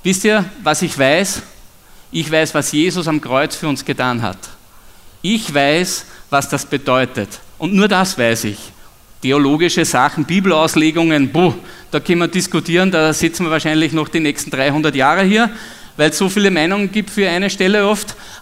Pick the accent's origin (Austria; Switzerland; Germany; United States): Austria; Burgenland; das war bei uns im Burgenland in Österreich.